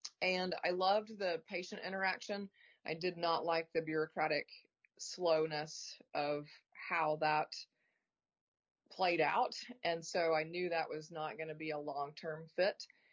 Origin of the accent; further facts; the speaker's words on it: Leedy, Oklahoma, United States; So I grew up in a really small town in western Oklahoma. The name of the town is Leedy, and when I say small, I mean small.